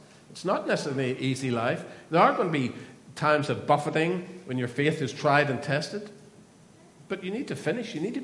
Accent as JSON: {"language": "English", "country": "Ireland", "moved": "as an adult", "lives_now": "Australia", "said": "And remember, we came from Ireland, which if you drive for 2 hours, you're in the sea, whatever direction."}